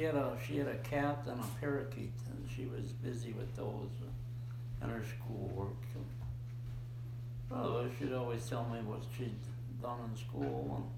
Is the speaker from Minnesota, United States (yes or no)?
yes; Hallock, Minnesota, United States; I grew up in Halleck, Minnesota.